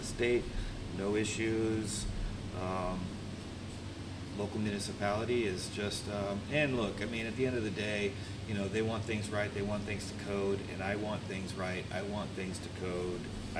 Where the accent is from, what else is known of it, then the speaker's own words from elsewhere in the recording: Maine, United States; now in Tampa, United States; I grew up in Maine.